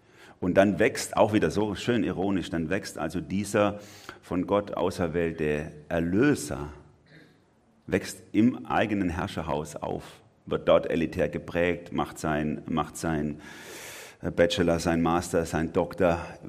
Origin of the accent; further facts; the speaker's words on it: Baden-Württemberg, Germany; als ich nach Baden gezogen bin. Ich bin ja eigentlich Schwabe von Haus aus